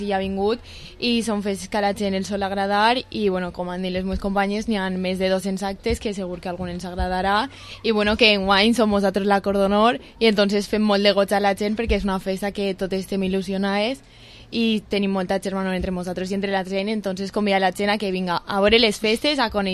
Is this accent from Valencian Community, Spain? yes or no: yes; Vila-real, Valencian Community, Spain; les festes de Vila-real, per mi, perquè és el meu poble